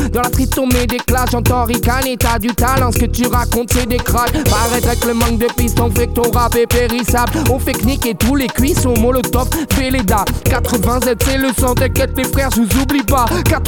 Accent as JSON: {"language": "French", "country": "Guadeloupe", "also_born_or_lived": "Montpellier", "said": "C'est mon petit côté antillais en fait. T'as pas capté? Moi je viens de Guadeloupe. Ravine Guadeloupe et Ravine Montpellier en même temps."}